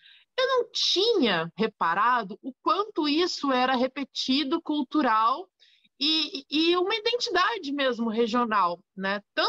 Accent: Londrina, Paraná, Brazil; Eu sou nascida e criada em Londrina, sou legítima pé vermelho. O meu avô veio para Londrina, trouxe a minha avó na garupa de Porecatu.

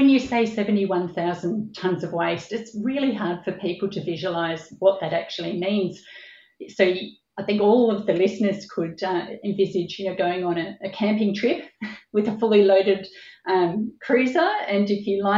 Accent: Melbourne, Victoria, Australia; also born or lived in New South Wales; I grew up in Melbourne, well, actually between Melbourne and country New South Wales

